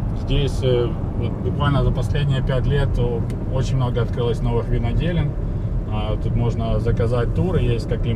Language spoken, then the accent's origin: Russian; Chernihiv Oblast, Ukraine; now in United States; я вырос в деревне в Черниговской области на севере Украины, и там уже сосна, береза.